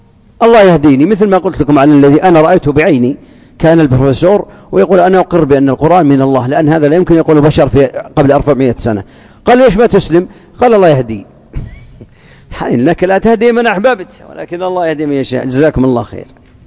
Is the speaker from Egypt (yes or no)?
no; Najd, Saudi Arabia; وهذا كان عندنا في نجد